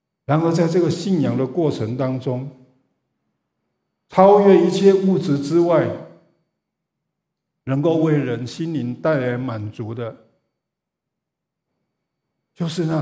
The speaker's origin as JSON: {"language": "Chinese", "country": "Taiwan", "moved": "yes", "lives_now": "United States", "said": "像我们本来就不是在美国长大的人，我们从亚洲的国家，从不同的地方，全世界各地移民来美国的，我想初期甚至过了五年十年，我们还是会想念家乡，特别是饮食吃的东西。所以我们每次回去台湾"}